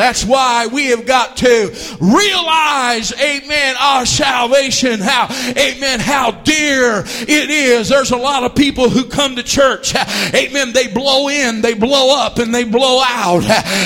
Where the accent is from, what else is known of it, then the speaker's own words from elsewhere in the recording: Granite City, Illinois, United States; I grew up in Granite City. There was a lot of prejudice.